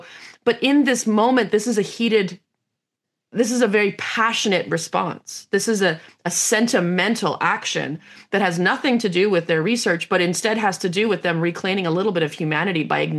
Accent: Canada; I'm a Canadian.

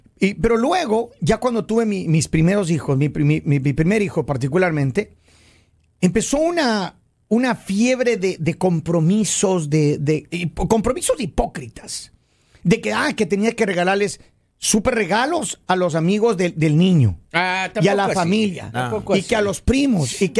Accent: Ecuador; Yo recuerdo cuando yo vivía en el país donde yo nací, en Ecuador.

